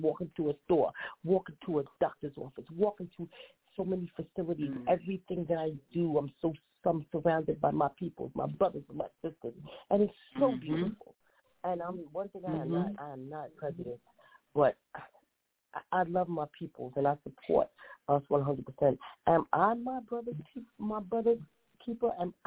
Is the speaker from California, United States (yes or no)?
no; The Hamptons, New York, United States; now in Charlotte, United States; I moved to Charlotte, North Carolina, which is new ground for me, because I was raised in the Hamptons, where I was the only African-American person from kindergarten to sixth grade.